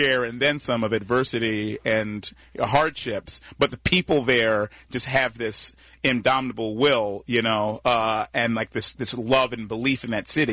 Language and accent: English; Detroit, Michigan, United States; Well, because we're both from Detroit, and we both met in Detroit.